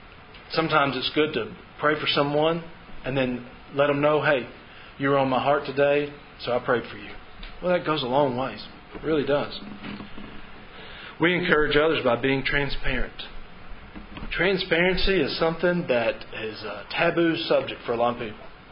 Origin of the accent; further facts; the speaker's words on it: Georgia, United States; now in Tennessee, United States; We're in Tennessee. I'm from Georgia.